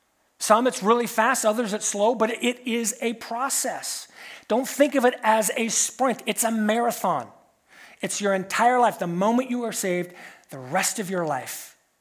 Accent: California, United States; I came from California, and I think the bumper sticker originated there.

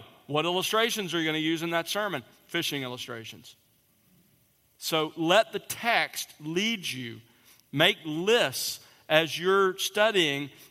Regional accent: Alabama, United States; And in my case, I grew up in South Alabama

